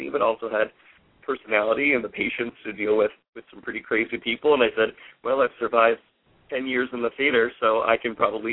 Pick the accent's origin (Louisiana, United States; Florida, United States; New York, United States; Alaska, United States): Florida, United States; Fort Lauderdale; I grew up in Fort Lauderdale, so trust me, my first couple boyfriends were all Fort Lauderdale boys